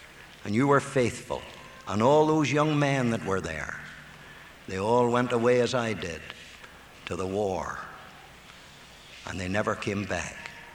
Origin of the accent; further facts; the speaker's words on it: Lurgan, Northern Ireland, United Kingdom; So I was born in Lurgan. It's a famous place for preachers and evangelists.